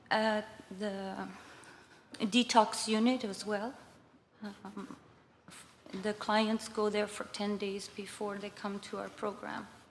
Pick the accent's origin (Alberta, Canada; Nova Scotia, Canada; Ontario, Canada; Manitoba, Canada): Manitoba, Canada; Winnipeg; local 2348. I'm from Winnipeg.